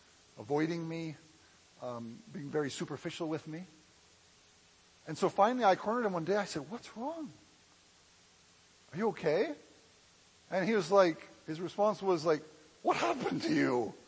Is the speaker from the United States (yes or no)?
no; Canada; moved away as an adult; also born or lived in Great Britain; When I was 18, I moved from Canada to Great Britain.